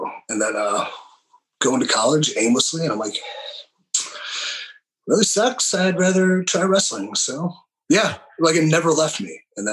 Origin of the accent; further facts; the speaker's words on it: Willoughby, Ohio, United States; East of it, Willoughby.